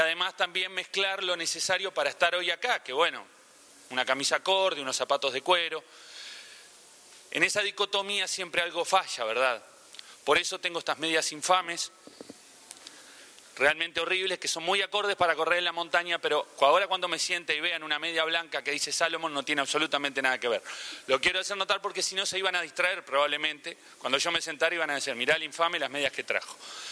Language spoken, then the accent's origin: Spanish; Uruguay; soy uruguayo, me trajeron un poco, soy comunicador para moderar todo esto. No vengo de Montevideo, puntualmente hoy estoy llegando de Villa La Angostura